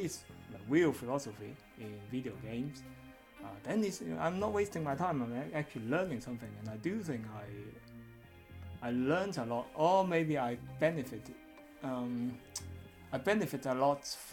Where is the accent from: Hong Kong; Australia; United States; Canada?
Hong Kong; English is a second language; now in Estonia; I'm from Hong Kong, and what else should I say?